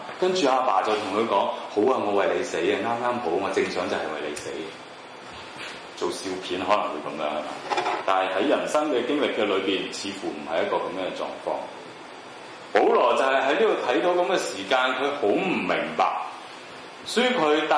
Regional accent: Guangdong, China; accent: Cantonese; 我哋廣東話，廣東人咧其實表達得好好嘅

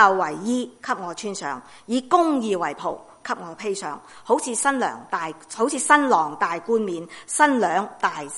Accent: China; 我是中国人，我要用什么说话来到去形容这种心情呢？

